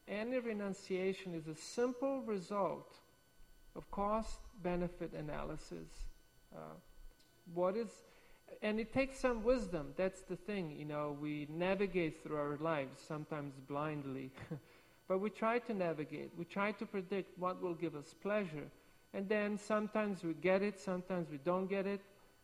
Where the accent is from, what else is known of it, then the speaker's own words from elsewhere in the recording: Adriatic coast, Croatia; For example, I grew up on the Adriatic coast of Croatia. So that's not in Russia for all of you Americans. It's nowhere close. It's in Mediterranean.